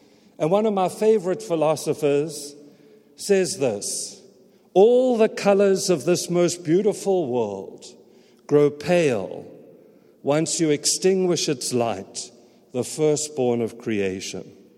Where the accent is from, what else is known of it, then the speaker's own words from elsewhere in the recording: England, United Kingdom; I'm in Africa. We don't have these things in Africa. So there I am sitting in the cold and darkness, and I'm also English